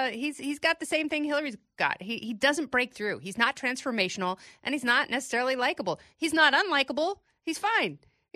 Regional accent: Lubbock, Texas, United States; You know I did, Brian. I grew up in Lubbock, Texas.

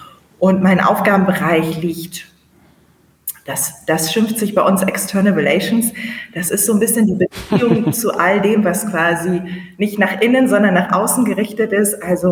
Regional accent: Bremen, Germany; Ich komme aus Bremen, aus Norddeutschland

